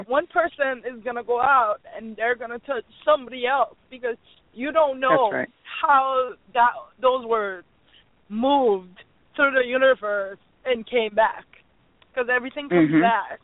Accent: Haiti; what I grew up in Haiti about

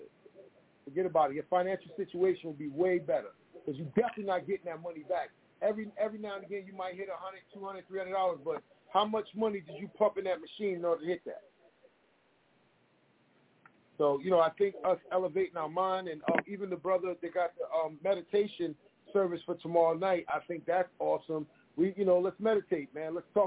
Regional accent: Bronx, New York, United States; If you articulate and growing up in the Bronx, oh, you talking like a white person.

